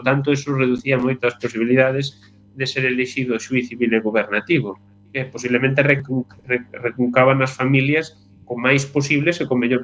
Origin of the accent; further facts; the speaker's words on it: Santiago de Rubiás, Galicia, Spain; Santiago de Rubiás, a miña aldea capital, Santiago de Rubiá, Santiago dos Mistos, que é a denominación histórica